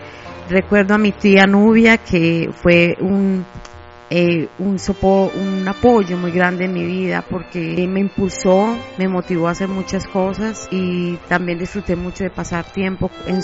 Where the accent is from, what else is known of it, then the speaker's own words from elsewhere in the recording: Medellín, Antioquia, Colombia; recuerdo mucho, obviamente, las montañas de mi hermosa ciudad Medellín, ya que es un valle rodeado de montañas